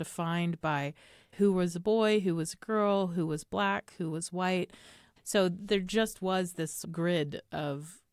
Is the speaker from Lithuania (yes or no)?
no; Maryland, United States; I grew up in Maryland in a small rural place.